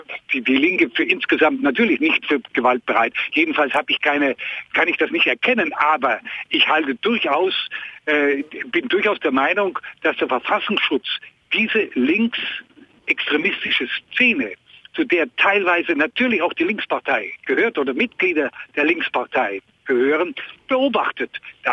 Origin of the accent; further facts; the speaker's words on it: Bavaria, Germany; die Franken, ich komme aus Unterfranken, sind mindestens so gute Deutsche wie irgendein anderes Land in Deutschland auch.